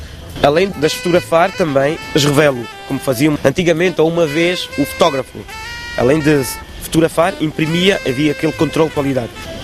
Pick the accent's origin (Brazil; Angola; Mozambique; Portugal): Angola; born there; não digo Angola, onde nasci